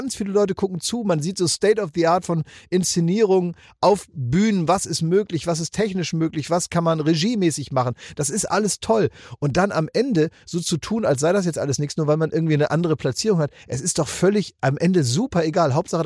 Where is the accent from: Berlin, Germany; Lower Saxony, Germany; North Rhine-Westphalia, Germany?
Lower Saxony, Germany; Oldenburg; weil ich in meiner Kindheit, meiner Jugend halt überall mit dem Fahrrad immer hinfahren musste. Als Oldenburger Junge